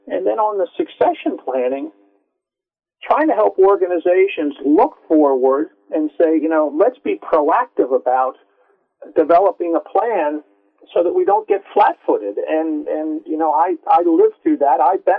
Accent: Bethlehem, Pennsylvania, United States; I'm going to begin at hometown. You know, I was born in Bethlehem, Pennsylvania, and why that was important because, you know, after I graduated from high school, 50% of the guys went to work in the steel mill and 50% went off to college.

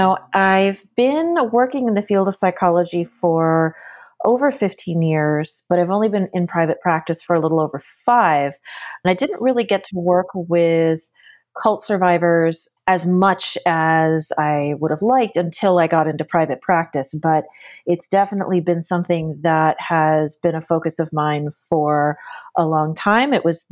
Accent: Los Angeles, California, United States; growing up in Los Angeles with a dad in the entertainment industry

